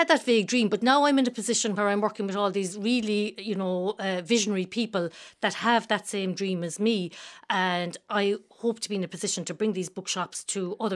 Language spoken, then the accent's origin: English; Listowel, Munster, Ireland; I grew up in Listowel in County Kerry.